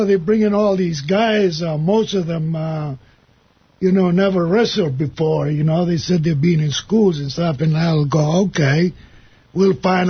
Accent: Sunset Beach, Hawaii, United States; Yeah, we grew up together in Hawaii. We used to live down there in Sunset Beach, Hawaii, where we always surf all the time

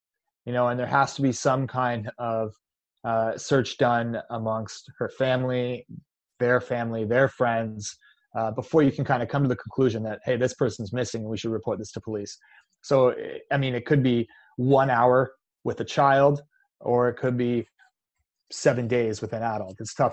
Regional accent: Canada; A kilometer, because I'm Canadian, right?

